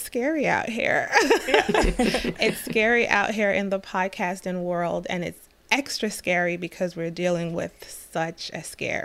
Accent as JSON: {"language": "English", "country": "Jamaica", "said": "No, I'm from Jamaica"}